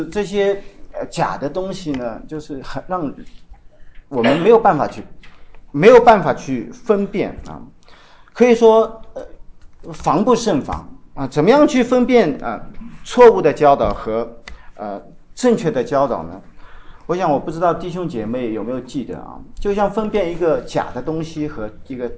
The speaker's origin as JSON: {"language": "Chinese", "country": "China", "tie": "born or raised there", "said": "我们在中国大陆成长起来的，我们在小的时候就有三观的教育啊"}